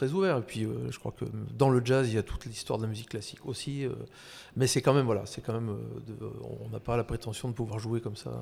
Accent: Grenoble, Auvergne-Rhône-Alpes, France; il est lyonnais et moi je suis grenoblois

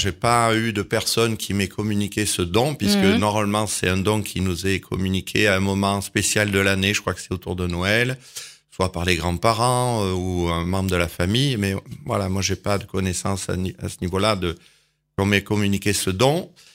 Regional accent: Saint-Privat, Nouvelle-Aquitaine, France; je viens de pas très, très loin. Je suis originaire de la Corrèze, en fait. De Saint-Privat exactement. Ouais. Et je suis né dans une ferme. Je suis né sur une ferme, en fait, dans une ferme.

